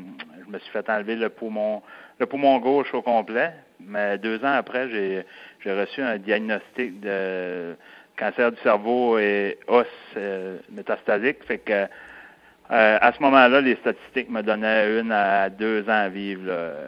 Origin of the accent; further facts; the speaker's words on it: Quebec, Canada; Les gens me connaissent pas mal dans la baie des Chaleurs. Je viens de la baie des Chaleurs.